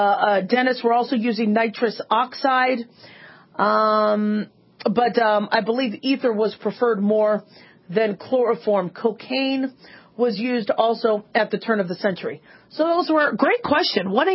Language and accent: English; United States; You know, but I'm an American and I'm a physician.